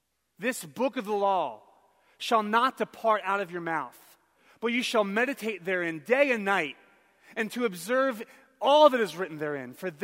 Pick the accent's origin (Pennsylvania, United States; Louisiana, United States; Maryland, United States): Pennsylvania, United States; Philadelphia; I'm from Philly. We fight.